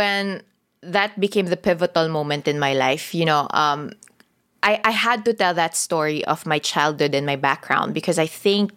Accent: Manila, Metro Manila, Philippines; English is a second language; And I grew up in Tondo, Manila. You know, I grew up in Tondo, Manila. I didn't know how to speak in English until I was 7 or 8 years old.

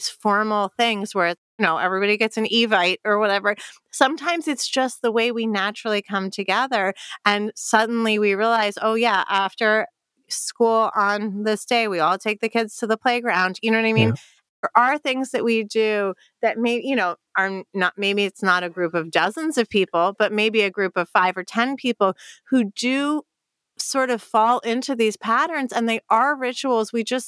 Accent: United States; I mean, obviously I grew up in America

